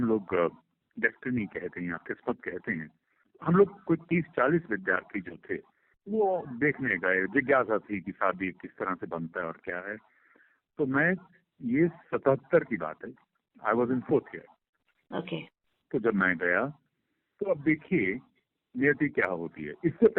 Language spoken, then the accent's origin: Hindi; Punjab, India; also born or lived in Delhi; मेरे हम लोग पंजाब से आते हैं तो पंजाब में मतलब वो जो आपस में लोग एक दूसरे को खत लिखा करते थे